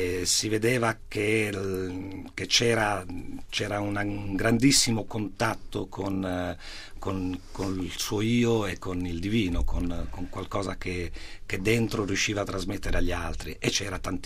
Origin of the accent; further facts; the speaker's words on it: Genoa, Liguria, Italy; Io sono cresciuto a Genova, frequentavo l'oratorio, frequentavo la chiesa